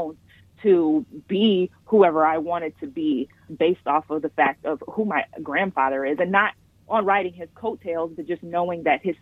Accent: Ypsilanti, Michigan, United States; I grew up out here in Ypsilanti, though, with my maternal grandparents

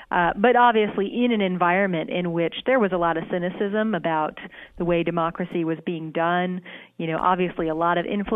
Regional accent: Missoula, Montana, United States; but I was raised in Missoula on the western side of the mountains there.

